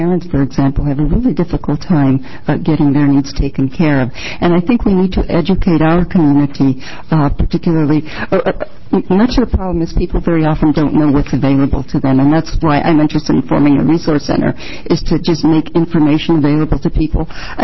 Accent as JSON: {"language": "English", "region": "New Mexico", "country": "United States", "lives_now": "Oregon, United States", "said": "I came to Oregon 9 years ago. I'm originally from New Mexico. My ancestors settled there in 1598, so picking up those roots was really quite a thing."}